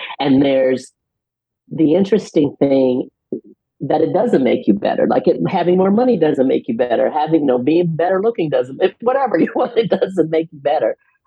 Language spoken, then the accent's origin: English; Midwest, United States; So I'm a Midwesterner, and Midwesterners can pick out Midwesterners.